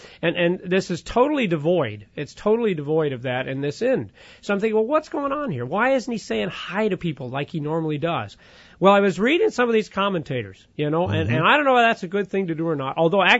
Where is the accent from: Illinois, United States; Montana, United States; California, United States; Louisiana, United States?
Illinois, United States; New Athens; I'll say New Athens, but then immediately I'll say, you know, which is right outside of St. Louis, because nobody knows where New Athens is.